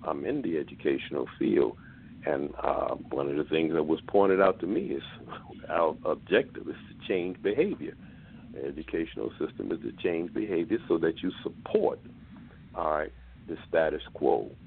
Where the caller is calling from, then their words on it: Baltimore, Maryland, United States; I'm calling from Baltimore, Maryland.